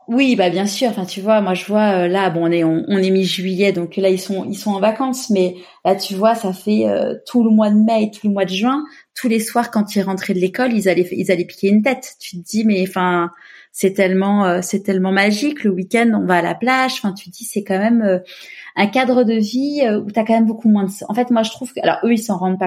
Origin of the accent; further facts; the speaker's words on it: Paris, Île-de-France, France; now in Marseille, France; moi, j'ai grandi comme toi à Paris, et mes enfants, je les ai eus à Marseille.